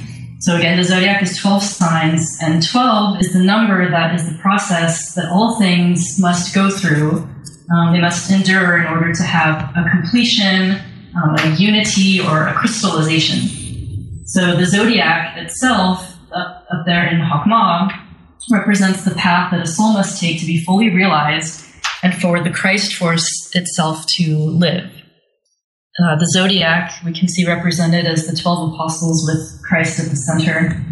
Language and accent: English; Portland, Oregon, United States; I'm from Portland, Oregon